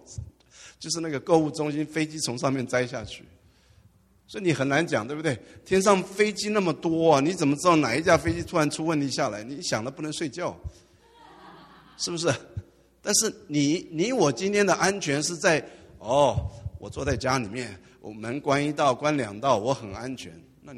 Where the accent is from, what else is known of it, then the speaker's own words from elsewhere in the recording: Taiwan; now in United States; 我是台湾来的，祖籍是湖南人，但是台湾来的。